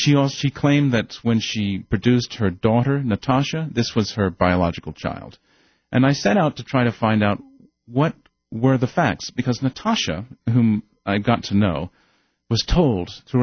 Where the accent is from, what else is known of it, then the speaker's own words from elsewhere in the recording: the South, United States; accent: Southern; I was born and raised in the South, went off to college in the North and lost my Southern accent.